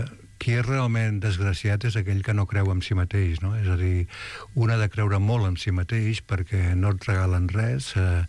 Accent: Barcelona, Catalonia, Spain; jo sóc de Barcelona, el que passa que tota la meva família era de Torà, el meu pare era de Torà, els meus tiets eren de Torà

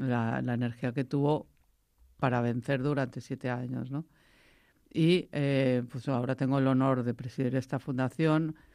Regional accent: Venezuela; now in Spain; Fíjate que mi madre en el año 65 vino a España, se divorció de mi padre y por eso vinimos de Venezuela

